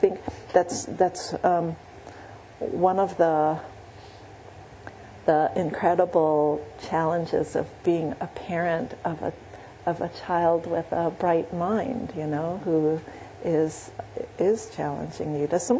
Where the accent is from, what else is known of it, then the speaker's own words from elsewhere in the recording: Hawaii, United States; you know, but I grew up in Hawaii. It's like, I swam under waterfalls and beautiful rivers, you know.